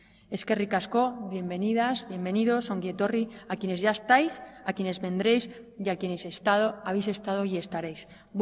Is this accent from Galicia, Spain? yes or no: no; Navarre, Spain; nuestra forma de ser como navarros, una forma de ser acogedora y solidaria